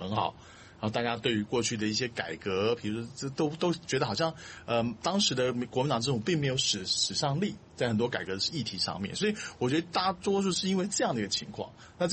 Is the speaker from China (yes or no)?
no; Taiwan; 我们台湾人去日本旅游也会出现一条龙的问题